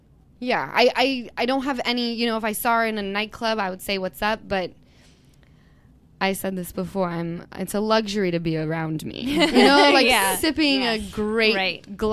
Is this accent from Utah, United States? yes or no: yes; Utah, United States; I've really gotten to know Katie, and we're both from Utah. And Utah, we don't breed bad people.